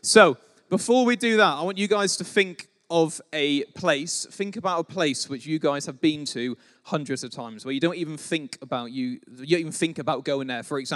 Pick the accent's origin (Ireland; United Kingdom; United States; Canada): United Kingdom; Plymouth, South West England; so I'm a Plymouth boy, I'm a proper southerner from down south. Born and raised in Plymouth, lived in the same house since the age of 5, rightly up to 18.